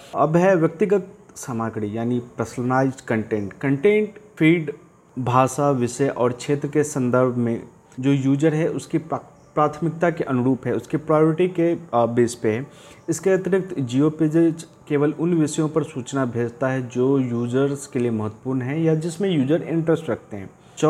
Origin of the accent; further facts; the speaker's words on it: Bihar, India; जैसा कि आपको पता होगा कि अभी बिहार के इलेक्शंस हैं और मैं बिहार से हूँ